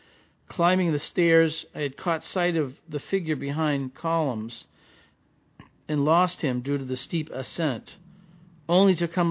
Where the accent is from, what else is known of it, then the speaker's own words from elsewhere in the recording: Dracut, Massachusetts, United States; Where I grew up in Draket, which town just outside of Lowell